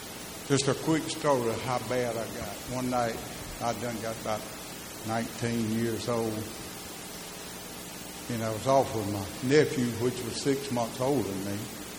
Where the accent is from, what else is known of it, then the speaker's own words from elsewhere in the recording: Thomasville, Alabama, United States; I'm from Thomasville, Alabama.